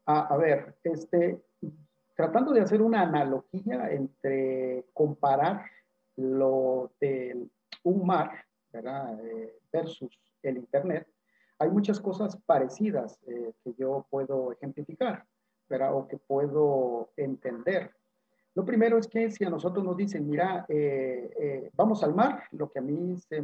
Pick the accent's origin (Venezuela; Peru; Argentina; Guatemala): Guatemala; Yo soy guatemalteco. … Estoy casado.